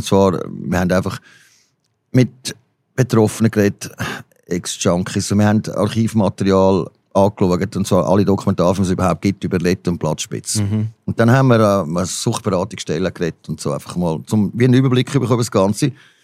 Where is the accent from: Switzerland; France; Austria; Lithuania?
Switzerland; Rapperswil, St. Gallen; moved away as an adult; now in Zurich, Switzerland; Ich bin in Rappi aufgewachsen, bin erst mit 20 da gekommen, nach Zürich.